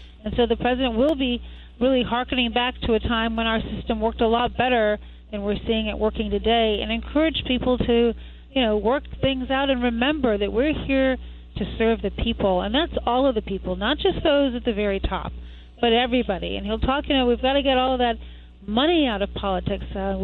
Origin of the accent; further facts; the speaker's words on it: Chicago, Illinois, United States; Well, you know I'm from Chicago, and I know how to dress